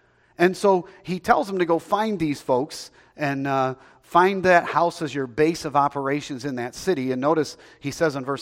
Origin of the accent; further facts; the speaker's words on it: Prattville, Alabama, United States; you know, I'm from Prattville, Alabama.